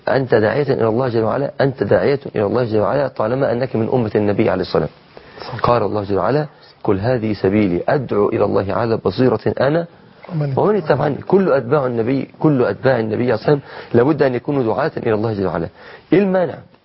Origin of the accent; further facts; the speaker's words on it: Egypt; الجهاد كان زمان الجيش عندنا في مصر اسمه الجهادية